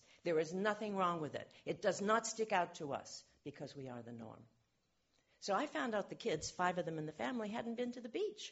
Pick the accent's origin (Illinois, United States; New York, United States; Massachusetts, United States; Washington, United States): Massachusetts, United States; Boston; There was a beach. I come from Boston. There was a coast.